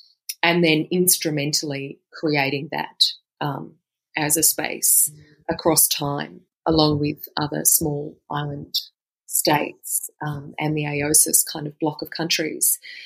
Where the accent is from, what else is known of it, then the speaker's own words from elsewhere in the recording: Australia; So, I mean, I obviously I'm an Australian, I am a lawyer